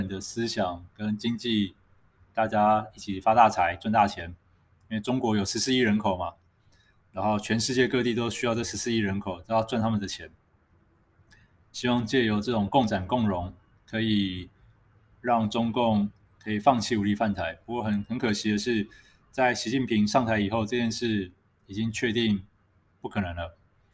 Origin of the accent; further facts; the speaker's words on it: Taiwan; 所以，我认为我们台湾人民就抱着一个不怕战争、不避战的心态。